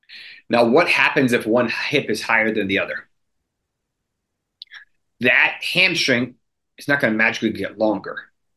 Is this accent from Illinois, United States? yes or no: no; Boston, Massachusetts, United States; I feel like if you think about it, like I grew up in Boston, so I watched Brady forever.